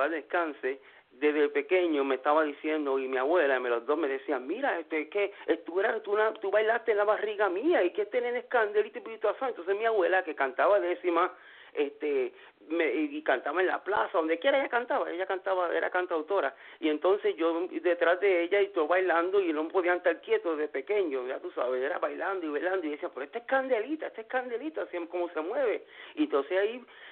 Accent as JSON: {"language": "Spanish", "town": "Vega Alta", "country": "Puerto Rico", "also_born_or_lived": "New York", "said": "Yo soy del pueblo de los Eñangotao, Vega Alta, Puerto Rico. Sabroso, sabroso. Yo nací en Nueva York, pero de Vega Alta."}